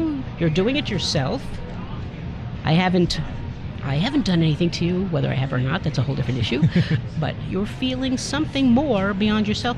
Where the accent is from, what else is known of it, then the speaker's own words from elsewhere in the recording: New York, United States; now in Utah, United States; I'm from New York, which has its own. I'm also Jewish.